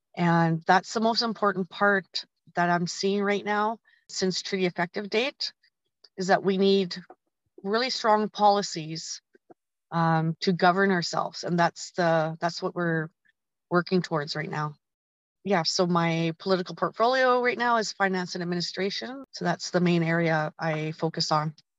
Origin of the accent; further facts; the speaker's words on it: British Columbia, Canada; I'm from the Tlamen Nation.